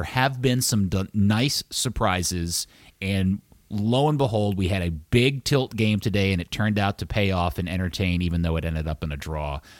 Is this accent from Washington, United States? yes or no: no; Texas, United States; Lars, I'm from Texas. I don't have an idea of what you just said.